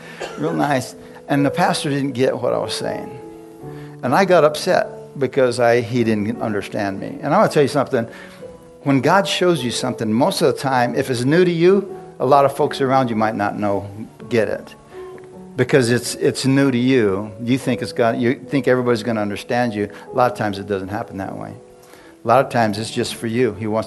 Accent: Bisbee, Arizona, United States; I'm from Bisbee. I'm a Mexican from Bisbee. Who would use a Mexican from Bisbee?

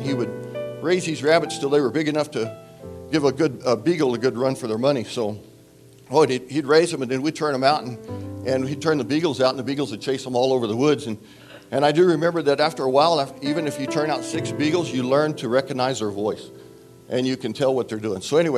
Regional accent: Salem, Indiana, United States; born there; I was born in Salem, Indiana, a little small town in southern Indiana, about 100 miles or so north of Louisville, Kentucky. We were poor, but we didn't know we were poor.

